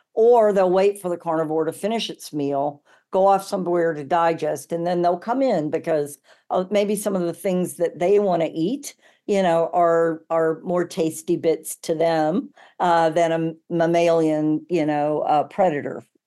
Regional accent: North Carolina, United States; Yeah, growing up in North Carolina, and no offense, I love my home state

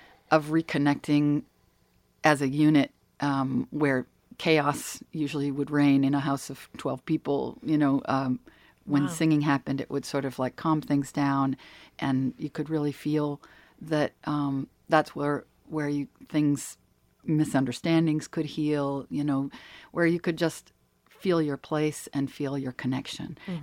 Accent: Cape Cod, Massachusetts, United States; I grew up on Cape Cod and had, a large Irish family. We weren't from Ireland.

